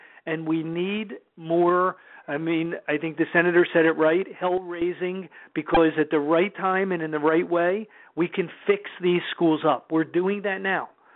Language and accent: English; Philadelphia, Pennsylvania, United States; And I grew up in Philadelphia. I won't tell you my exact age, but I graduated from high school in 1971. I've lived in Philadelphia my whole life